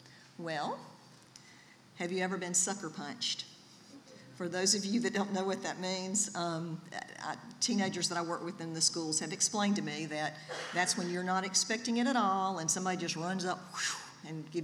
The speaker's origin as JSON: {"language": "English", "town": "Meridian", "region": "Mississippi", "country": "United States", "tie": "born there", "said": "So I was born in Meridian, Mississippi. My father was in the Air Force, so I traveled my entire growing up years."}